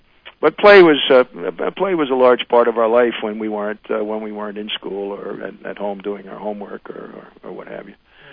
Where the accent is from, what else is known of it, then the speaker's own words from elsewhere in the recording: New York City, New York, United States; I was born in the Bronx, New York City, on the 22nd of March, 1940, which makes me 60 years of age. Was born into a fairly typical Bronx family